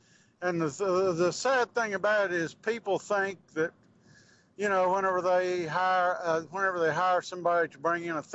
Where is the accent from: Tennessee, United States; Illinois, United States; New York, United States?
Tennessee, United States; Kingsport; Yeah, I used to live real close to that area back whenever I was growing up. I'm originally from Kingsport.